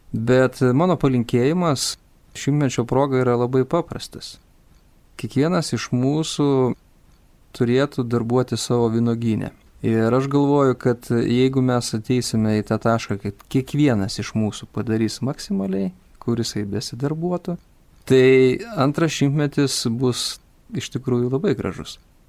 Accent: Palomenė, Kaunas County, Lithuania; Esu kaimo vaikas, užaugau Kaišiadorių rajone Palomenės kaime.

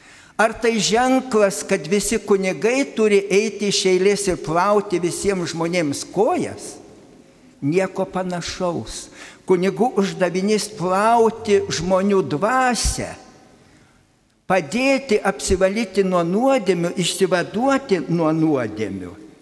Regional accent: Aukštaitija, Lithuania; O aš pasakysiu, mes aukštaičiai ypač minime Dievo tarną Alfonsą Lipniūną.

